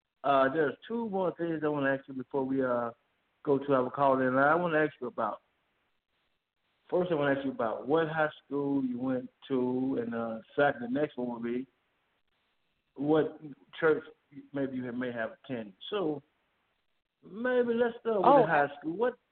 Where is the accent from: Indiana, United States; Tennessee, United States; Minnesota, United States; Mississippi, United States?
Mississippi, United States; Wells; that's where we're from Mississippi, too, but we're further down. In Wells, Mississippi, near Clarksdale.